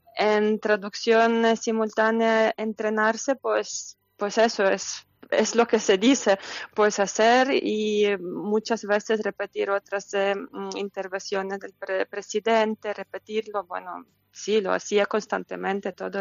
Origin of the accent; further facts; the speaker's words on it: Lviv, Lviv Oblast, Ukraine; Spanish is a second language; De Leópolis, Lviv.